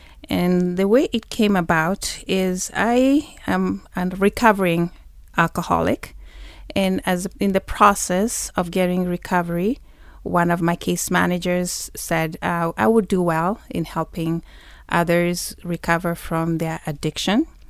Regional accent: Nairobi, Kenya; And grew up here too, in Nairobi.

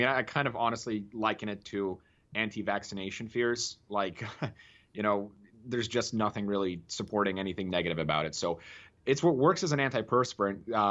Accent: Utah, United States; now in North Carolina, United States; I'm from Utah.

